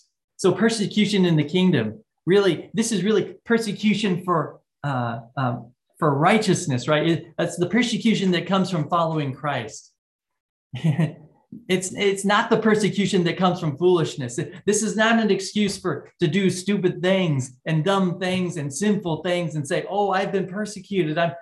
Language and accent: English; United States; As an American, I have not experienced much persecution for my faith